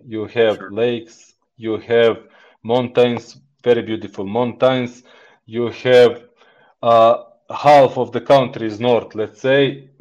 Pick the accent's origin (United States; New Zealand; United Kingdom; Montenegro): Montenegro; English is a second language; I am from Montenegro.